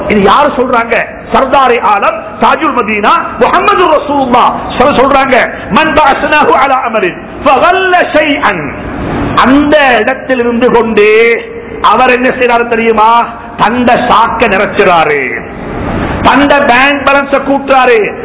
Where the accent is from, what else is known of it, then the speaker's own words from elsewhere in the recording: Sri Lanka; இந்த நாட்டுக்கு சொந்தக்காரர்கள் நாங்கள் ஸ்ரீலங்கன்ஸ்